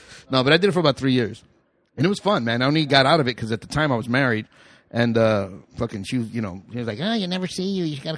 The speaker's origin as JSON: {"language": "English", "region": "New York", "country": "United States", "accent": "East Coast", "said": "especially because it was just a few years out of New York, so I still sounded like I'm from the East Coast"}